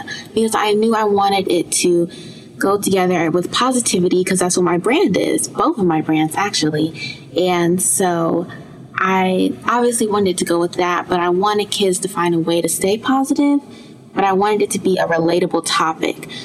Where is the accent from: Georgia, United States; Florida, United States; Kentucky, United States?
Georgia, United States; Atlanta; I'm 13 and I'm from Atlanta, Georgia.